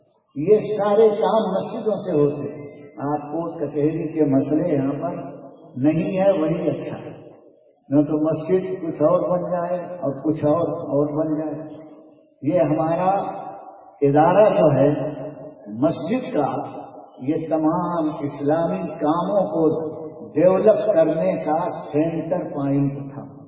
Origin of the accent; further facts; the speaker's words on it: Uttar Pradesh, India; میں U P کا ہوں اس لیے یو پی والوں کی تعریف نہیں کرتا, لیکن یو پی والوں نے ہمیشہ سب سے اعلیٰ بالا مدرسے بنائے, مسجدیں بنائی, سب یو پی کے نصیب میں آیا ہے.